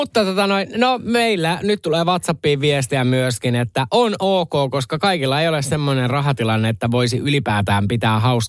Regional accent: Helsinki, Uusimaa, Finland; mun kotikaupungissa Helsingissä

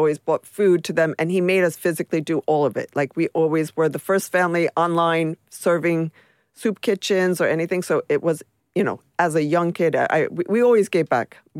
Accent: United States; now in London, United Kingdom; And I remember being American living in London

